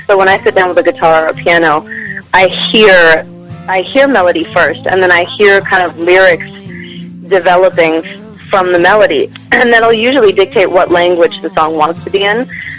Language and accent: English; New York City, New York, United States; I'm from New York, and I live in the subway, basically.